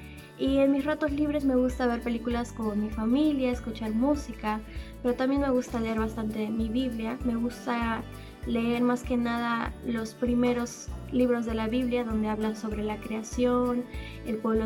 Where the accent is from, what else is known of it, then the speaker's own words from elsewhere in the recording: Peru; Hace muy poco cumplí 22 años. Yo soy de Perú y actualmente vivo en la capital, que se llama Lima, en uno de los distritos que se llama San Juan del Lurigancho. Congrego en la Iglesia Bautista Centro de Vida aquí en Lima